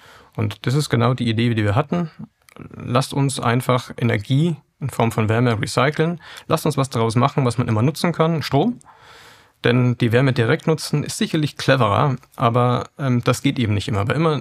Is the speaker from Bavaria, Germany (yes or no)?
yes; Bavaria, Germany; ich komme ja aus Bayern